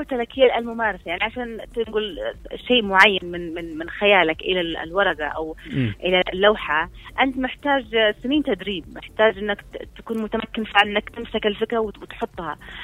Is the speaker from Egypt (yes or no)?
no; Yemen; فانا شايف انه انا كامراه يمنيه وعايشه هذا الطقوس